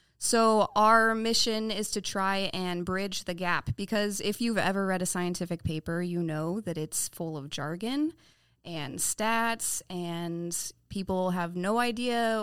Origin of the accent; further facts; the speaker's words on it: Kansas, United States; Well, I grew up in Kansas and went to college for biology.